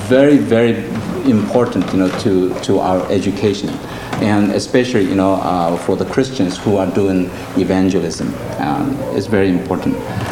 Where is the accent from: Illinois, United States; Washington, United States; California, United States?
Washington, United States; Seattle; Well, you know, in Seattle, you know, I'm from Seattle.